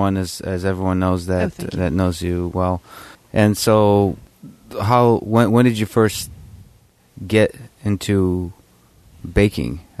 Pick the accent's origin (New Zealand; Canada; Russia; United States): Russia; moved away; like when I grew up in Russia, I didn't have any concept of calories.